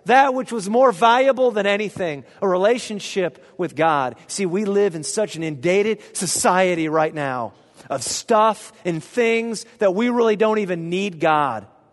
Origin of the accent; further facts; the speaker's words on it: United States; And I realize how self-centered I am as a person and as an American, that I don't consider anyone else in my decisions.